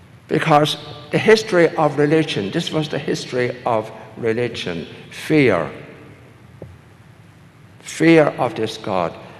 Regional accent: Ireland; as a little child growing up in Ireland

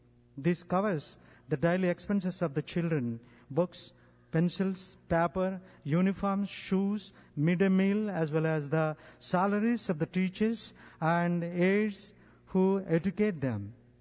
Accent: India; from India. I am a priest from the Diocese of Eluru, located in southern India.

